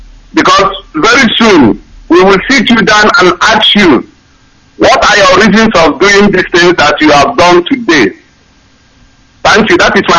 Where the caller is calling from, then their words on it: Germany; I'm calling from Germany.